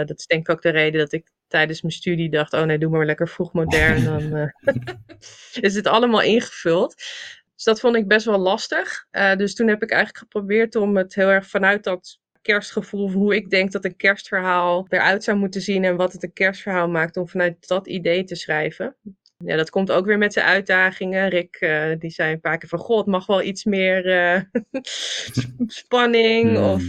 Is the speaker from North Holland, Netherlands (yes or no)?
yes; North Holland, Netherlands; now in United States; Utrecht op zich niet. Ik kom zelf uit Noord-Holland.